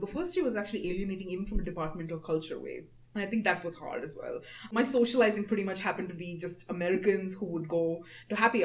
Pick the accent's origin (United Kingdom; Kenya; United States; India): India; English is a second language; I identify as an international student.